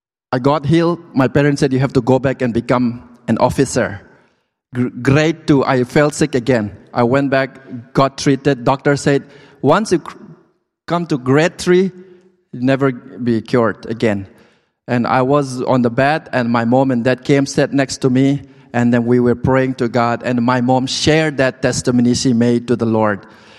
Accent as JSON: {"language": "English", "country": "Mongolia", "lives_now": "New Delhi, India", "said": "I called my wife to send a picture of my baby's bum to prove that we are from Mongolia, and it did. But right now I live in New Delhi with my wife and a daughter who is 2 years old."}